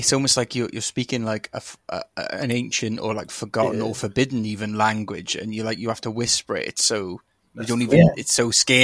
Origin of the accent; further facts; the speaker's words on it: Wales, United Kingdom; Well, honestly, like as a Welsh person, any sort of touch on Welsh language, culture, anything in a film, I love seeing that anyway.